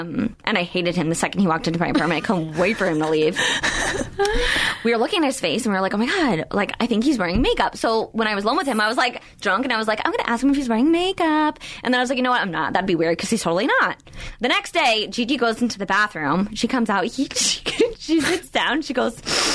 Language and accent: English; Miami, Florida, United States; also born or lived in New York; I know so many people from my hometown in Miami that are going, and my hometown in New York that everyone's going